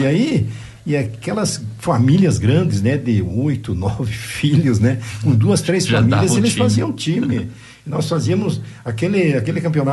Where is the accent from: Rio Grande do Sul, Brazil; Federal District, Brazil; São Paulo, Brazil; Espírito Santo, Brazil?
Rio Grande do Sul, Brazil; now in Pinhalzinho, Brazil; Pessoal de Carazinho aqui, de Selado aqui, de Guaporé, de Casca, lá da minha terra, né?